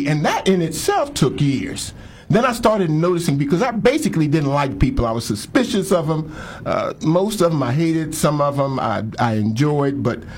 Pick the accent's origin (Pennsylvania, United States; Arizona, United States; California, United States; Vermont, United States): Pennsylvania, United States; Philadelphia; I'm from Philadelphia, and so this idea of evangelizing somebody, walking up to somebody and saying howdy, is anathema to me.